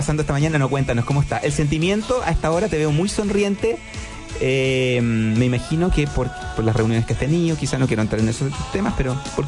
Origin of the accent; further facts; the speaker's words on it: Puente Alto, Santiago Metropolitan Region, Chile; Yo soy de Puente Alto, decía la gente, y no entendían.